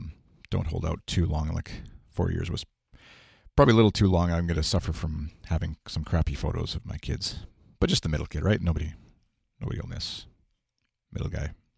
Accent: Saskatoon, Saskatchewan, Canada; I'm Canadian. I'm from Saskatchewan, Saskatoon, in the middle of Canada. It feels like we often don't have a, our accent is the lack of an accent.

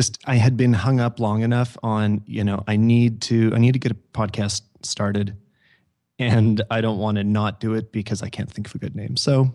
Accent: Canada; I'm a guy, I'm from Canada.

